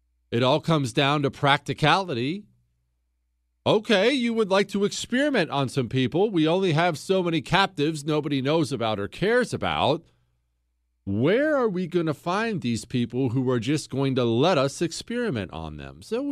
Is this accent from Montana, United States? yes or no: yes; Bozeman, Montana, United States; I grew up in Bozeman, Montana, where you really couldn't find anything beyond marijuana.